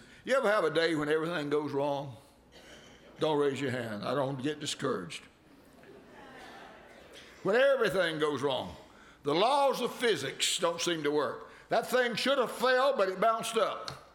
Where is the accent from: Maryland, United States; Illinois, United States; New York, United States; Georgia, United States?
Georgia, United States; "I'm from Georgia. We didn't have a lake close where I live. I don't know how to swim."